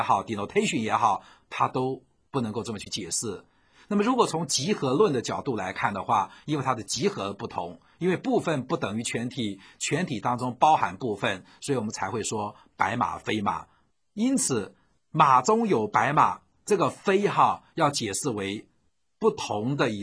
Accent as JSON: {"language": "Chinese", "country": "China", "said": "那只是我们中国人在讲概念的时候"}